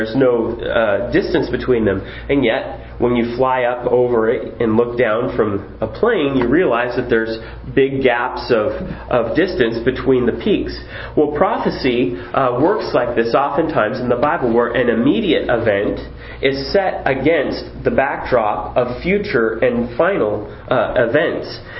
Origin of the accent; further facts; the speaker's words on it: Washington, United States; growing up in Washington, we'd see the mountains against the skyline all the time.